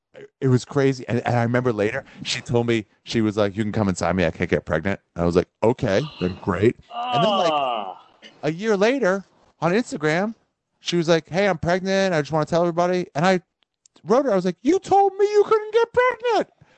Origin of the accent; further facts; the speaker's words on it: New York, United States; I'm a New Yorker.